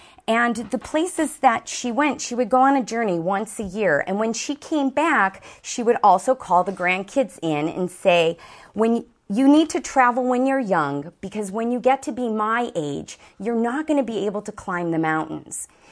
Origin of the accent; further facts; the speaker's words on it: Chicago, Illinois, United States; Where I came from, I was born and raised in Chicago, and my father died when I was 8 months old.